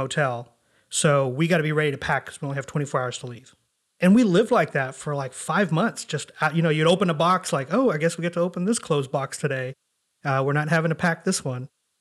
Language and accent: English; India; I've never seen this movie. I'm Indian. I should probably watch it.